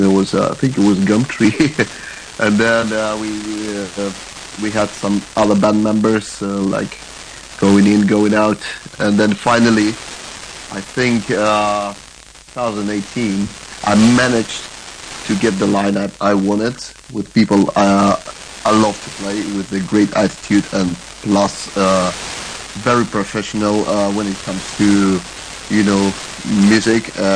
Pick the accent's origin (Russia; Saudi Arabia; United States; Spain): Russia; North Caucasus; I'm from the North Caucasus, which is on the border with Turkey and Georgia. That's Russia, south part of Russia, next to the Black Sea and Sochi, where the Olympics were.